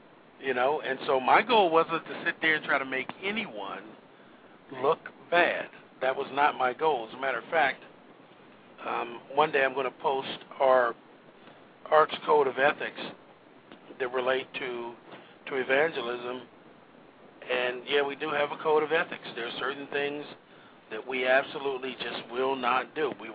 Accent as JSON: {"language": "English", "town": "Youngstown", "region": "Ohio", "country": "United States", "said": "And I'm originally from Youngstown, Ohio. I'm not from Minnesota or from Youngstown, Ohio. During the blizzard of 78, we went to school and we were dismissed from school"}